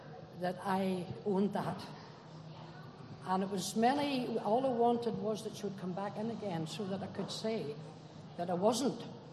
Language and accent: English; Northern Ireland, United Kingdom; born there; I was born in Northern Ireland on a farm.